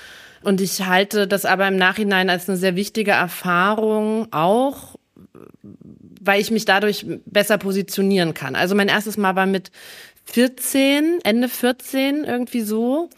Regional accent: Dresden, Saxony, Germany; born there; ich bin in Dresden geboren

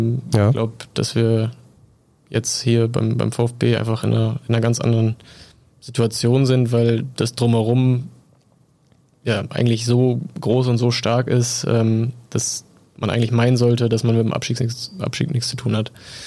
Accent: Wildeshausen, Lower Saxony, Germany; Ja, also ich bin in Wildeshausen geboren und aufgewachsen.

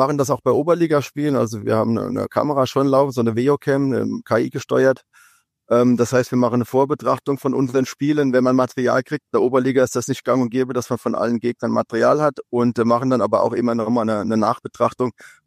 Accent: Kaiserslautern, Rhineland-Palatinate, Germany; ich komme aus Kaiserslautern, wie Sven auch

